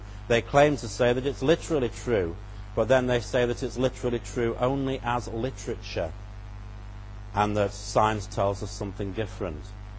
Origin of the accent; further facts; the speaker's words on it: England, United Kingdom; also born or lived in Wales; I am an Englishman originally. I was born in England, brought up in England, but then lived for many years in Wales.